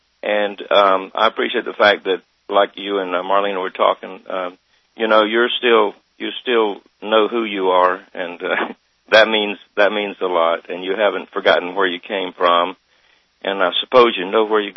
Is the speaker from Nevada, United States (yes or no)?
no; Thomasville, Georgia, United States; I was born and reared in Thomasville, Georgia, South Georgia